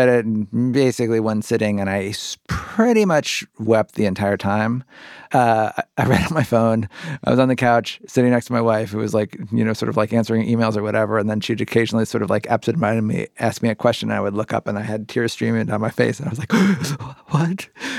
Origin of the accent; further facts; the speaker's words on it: Cincinnati, Ohio, United States; I grew up like 70 miles from Indianapolis in Cincinnati, Ohio.